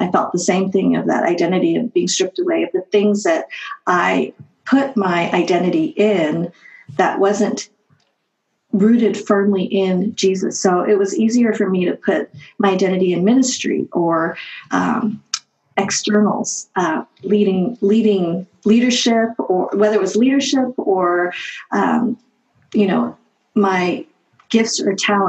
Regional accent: Colorado, United States; Quick background. I grew up in Colorado, non-Christian home, culturally Buddhist.

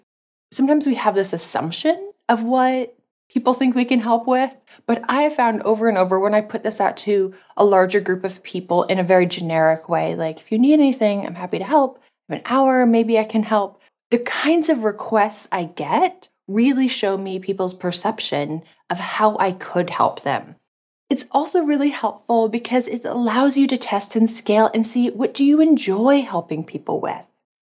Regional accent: Montana, United States; Maybe it's because I'm from Montana, but I have so many gardening analogies.

